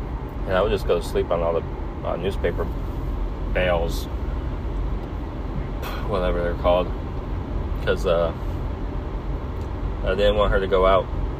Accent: Pennsylvania, United States; born there; The only thing that shows I'm from Pennsylvania is my birth certificate.

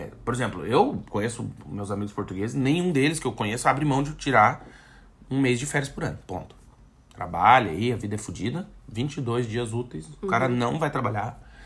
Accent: Brusque, Santa Catarina, Brazil; Sou de Brusque.

